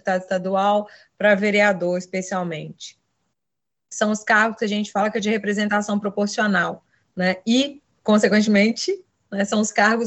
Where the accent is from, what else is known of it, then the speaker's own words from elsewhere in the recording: Minas Gerais, Brazil; now in Alagoas, Brazil; Sou mineira, mas diria que já sou, né, uma alagoana, estou aqui no estado há 11 anos